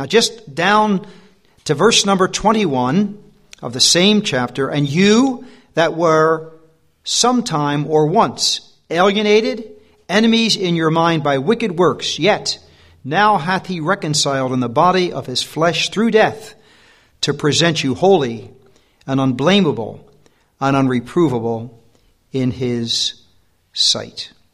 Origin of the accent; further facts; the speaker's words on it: United States; I come from that faraway country called the USA, and I live in the state of New Jersey.